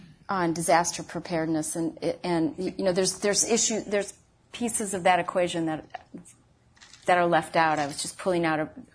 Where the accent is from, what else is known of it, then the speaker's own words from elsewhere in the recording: Minnesota, United States; now in Washington, D.C., United States; here in Washington, D.C., right? As a Minnesotan, I'm appalled, but okay.